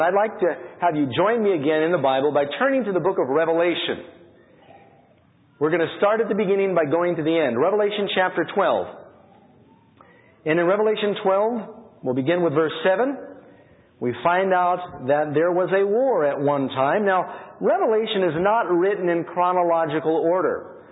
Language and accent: English; New York City, New York, United States; You know, I, growing up in New York City, have become jaded.